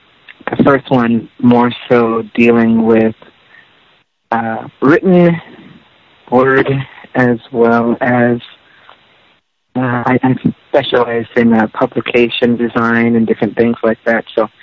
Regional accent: Saint Thomas, U.S. Virgin Islands; I was born and raised on St. Thomas, where we are now here in the Virgin Islands.

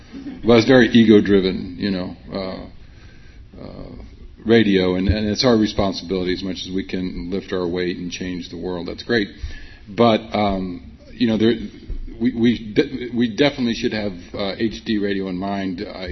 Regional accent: Houston, Texas, United States; And maybe my emphasis on cars has to do with that I come from Houston or something.

